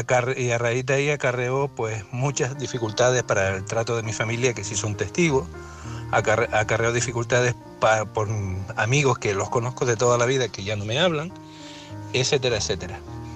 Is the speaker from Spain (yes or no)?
yes; Las Palmas, Canary Islands, Spain; soy de Las Palmas.